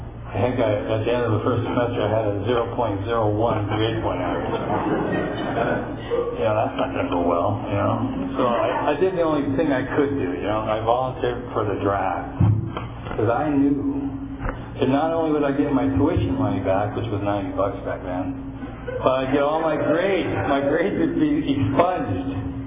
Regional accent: Midwest, United States; I grew up in the Midwest where you could drink at 18 at beer parties.

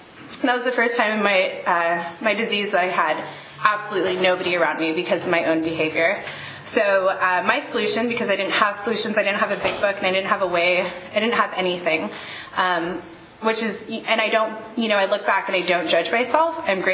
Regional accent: Huntington Beach, California, United States; I grew up in Huntington Beach, and I felt really inferior.

